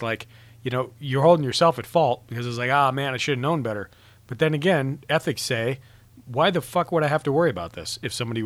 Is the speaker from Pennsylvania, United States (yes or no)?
no; Montana, United States; Like, I grew up in Montana. We never locked our cars.